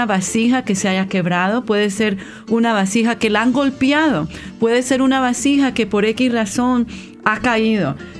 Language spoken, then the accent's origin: Spanish; California, United States; also born or lived in New York; now in Texas, United States; Criada en California y ahora vivo en Texas.